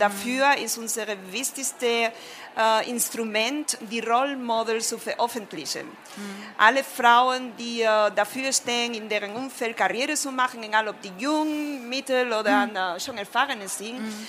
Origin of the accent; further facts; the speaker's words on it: Spain; Ich komme aus Spanien.